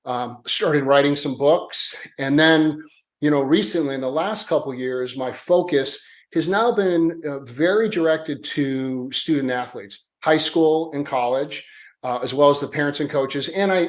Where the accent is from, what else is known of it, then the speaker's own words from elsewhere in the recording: Chicago, Illinois, United States; now in Los Angeles, United States; Born and raised in Chicago. Played football, and was an amateur boxer.